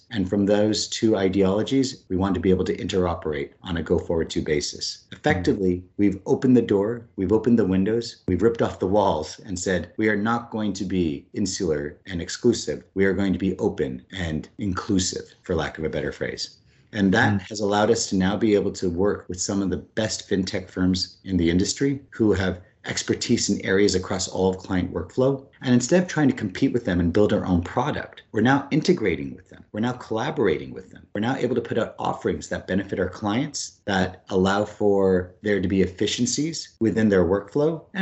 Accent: Canada; One of my favorite athletes growing up in Canada was Wayne Gretzky, the hockey player.

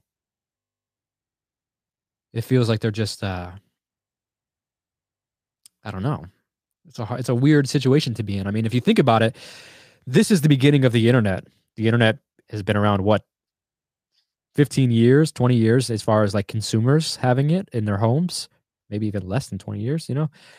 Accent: Detroit, Michigan, United States; I grew up in Detroit and I've had all these things I've gone through

